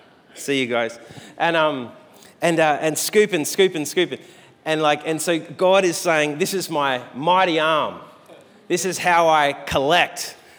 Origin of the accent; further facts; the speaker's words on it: Sunshine Coast, Queensland, Australia; I grew up on the Sunshine Coast, and my good friend owned Mr. Whippy.